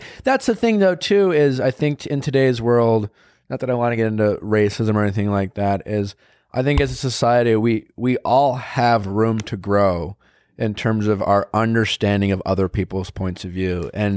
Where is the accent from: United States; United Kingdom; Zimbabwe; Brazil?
United States; Milwaukee, Wisconsin; I've always felt different growing up in Milwaukee.